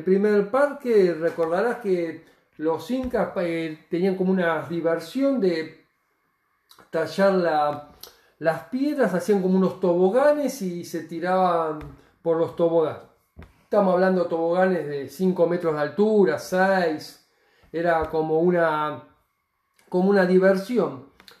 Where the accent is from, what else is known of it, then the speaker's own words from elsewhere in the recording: Argentina; cuando decís que sos argentino, aunque uno no sea hincha o sí de Boca, siempre se lo recuerdan a toda la gente.